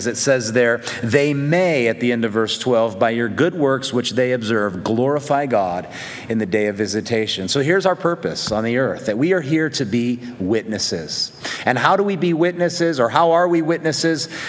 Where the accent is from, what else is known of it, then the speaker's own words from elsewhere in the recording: United States; I don't like to submit because I'm an American and I'm independent.